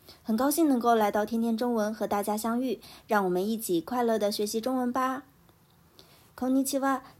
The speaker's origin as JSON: {"language": "Japanese", "region": "Yunnan", "country": "China", "tie": "born or raised there", "second_language": "Japanese", "lives_now": "Chengdu, China", "said": "私のふるさとは雲南で、今は四川省成都市に住んでいます。"}